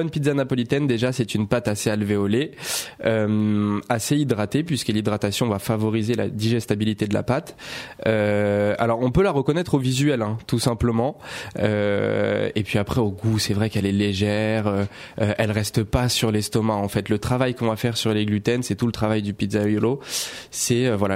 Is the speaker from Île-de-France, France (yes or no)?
yes; Enghien-les-Bains, Île-de-France, France; Alors moi j'ai grandi, j'ai été élevé à Enghien-les-Bains